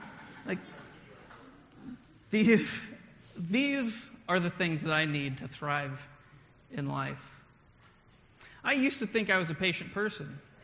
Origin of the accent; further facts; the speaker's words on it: Kansas, United States; I grew up in Kansas and went to college in Montana.